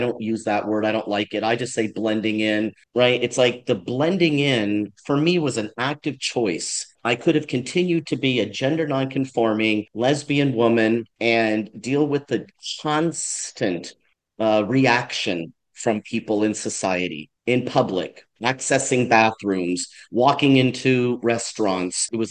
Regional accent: Los Angeles, California, United States; I remember growing up in Los Angeles

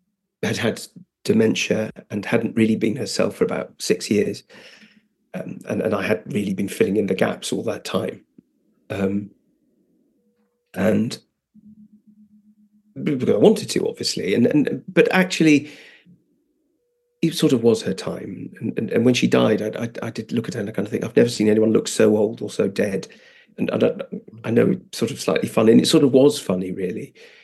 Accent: London, United Kingdom; the loneliness of being a gay boy growing up in London

